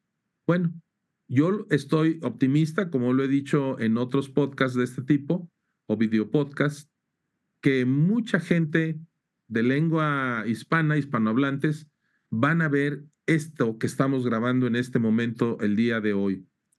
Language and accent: Spanish; Mexico; ¿En dónde fue que nos perdimos como mexicanos?